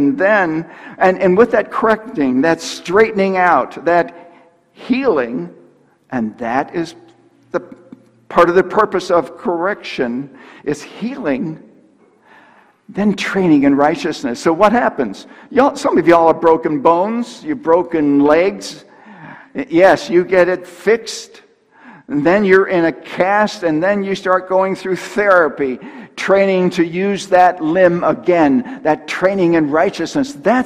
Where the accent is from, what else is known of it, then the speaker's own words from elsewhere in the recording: Buffalo, New York, United States; I grew up outside of Buffalo, New York. Lots of deep snow.